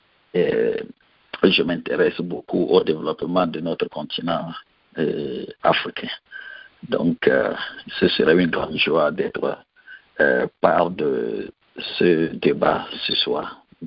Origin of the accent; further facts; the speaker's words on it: Togo; now in United States; je suis né au Togo, je suis un Togolais, je parle Adja et il y a les frères Adja au Bénin, donc Bénin et Togo, nous sommes un.